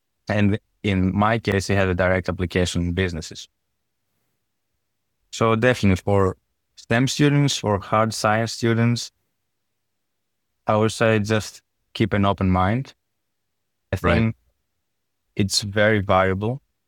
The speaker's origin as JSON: {"language": "English", "country": "Greece", "said": "For example, I'm from Greece."}